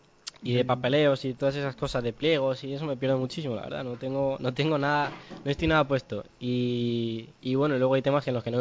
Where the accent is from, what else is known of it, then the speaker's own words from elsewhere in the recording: Santoña, Cantabria, Spain; yo soy de Santoña